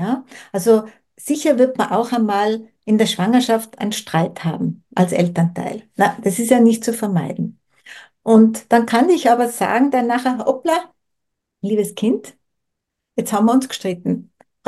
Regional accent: Tyrol, Austria; ich bin ja aus Tirol

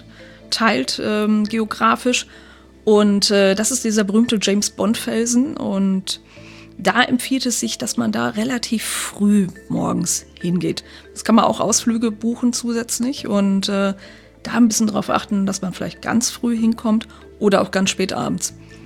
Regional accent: North Rhine-Westphalia, Germany; Ich komme jetzt selber aus dem Sauerland, das ist so ein bisschen so ähnlich, also vielleicht 500 Meter hoch ungefähr

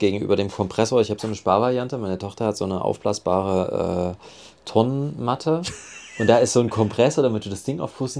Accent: East Germany, Germany; ich bin ein Ossi.

